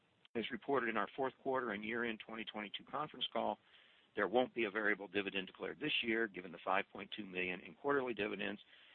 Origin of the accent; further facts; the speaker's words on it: Indiana, United States; I remember growing up in Indiana and hearing these types of giveaways